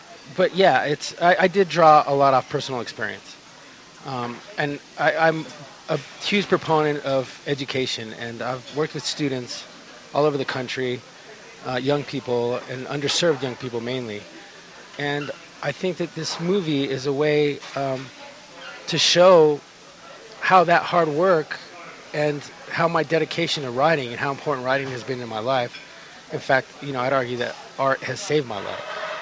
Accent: Santa Fe, New Mexico, United States; Yeah, I was born and bred in Santa Fe

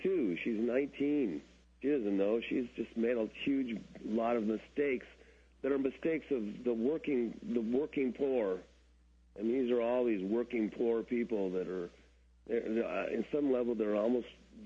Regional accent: Los Angeles, California, United States; it is what I grew up in Los Angeles in particular, being one of the most racist places on earth

